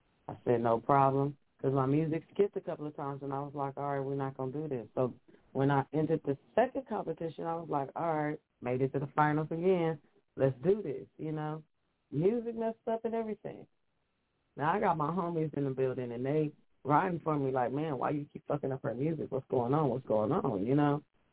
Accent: Compton, California, United States; I'm from Compton, but we in Hollywood.

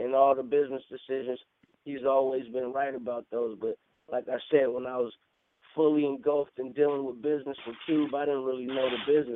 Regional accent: Los Angeles, California, United States; me growing up in Los Angeles

